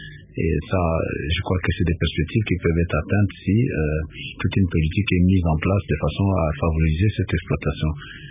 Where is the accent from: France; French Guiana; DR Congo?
DR Congo; Bandundu; Parce que je viens de la province de Bandundu. Mais il faut dire que de mon territoire d'origine, c'est une savane herbeuse.